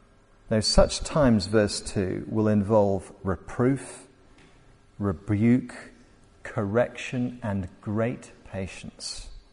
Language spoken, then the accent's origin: English; Glasgow, Scotland, United Kingdom; I come from Glasgow originally. My family's from Glasgow. I've got family members still in Glasgow, and they're associated with the Liberal Church of Scotland.